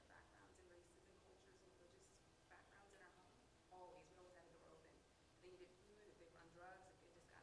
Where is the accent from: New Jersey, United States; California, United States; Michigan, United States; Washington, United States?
California, United States; Los Angeles; now in Palo Alto, United States; I'm actually from Los Angeles.